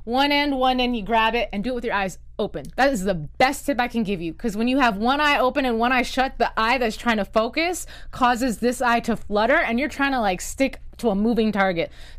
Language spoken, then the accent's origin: English; North Carolina, United States; I mean, I grew up in North Carolina. There wasn't a lot of people who looked like me, and I'm only half.